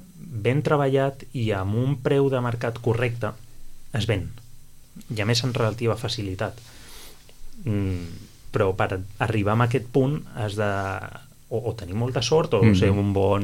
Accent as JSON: {"language": "Catalan", "town": "Sitges", "region": "Catalonia", "country": "Spain", "said": "Som persones de Sitges que no podem quedar malament amb ningú"}